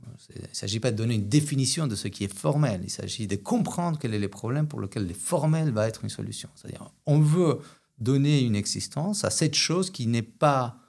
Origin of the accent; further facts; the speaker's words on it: Argentina; accent: Argentine; first language Spanish; French is a second language; là j'ai un accent en français qui vient de probablement de mon espagnol, qui lui-même est un peu italianisé parce que les Argentins, l'accent argentin est très italien. Et puis, mais aussi par le fait que je parle en ce moment beaucoup anglais